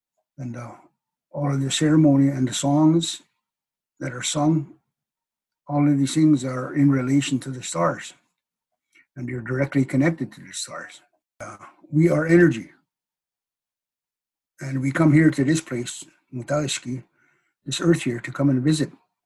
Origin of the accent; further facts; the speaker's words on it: Manitoba, Canada; I come from Opaskwayak Cree Nation, northern Manitoba. Of course, I am Hininyo Cree.